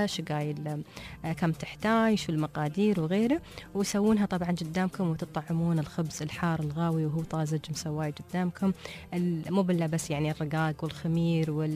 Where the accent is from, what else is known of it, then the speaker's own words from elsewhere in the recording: Abu Dhabi, United Arab Emirates; عندنا في أبوظبي كذلك عندهم أنواع معينة.